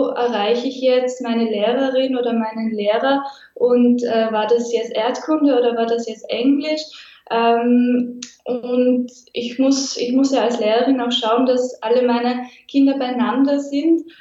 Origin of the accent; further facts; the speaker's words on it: Styria, Austria; Ich komme aus Österreich, aus der Steiermark.